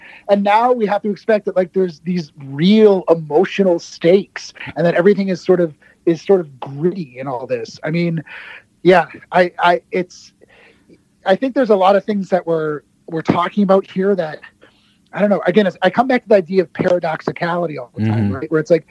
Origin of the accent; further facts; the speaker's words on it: Canada; I'm a Canadian, but I pay attention to American politics